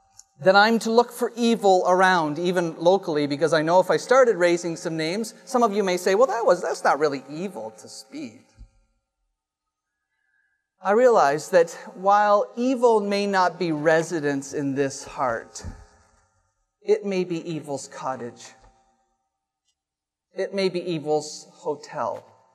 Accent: Canada; As a Canadian, it's hard to come up with that.

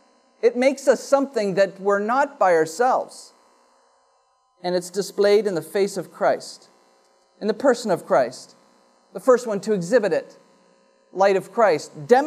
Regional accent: Canada; I don't know, as a Canadian, I somehow have this view that I can get transformation and redemption without any pain.

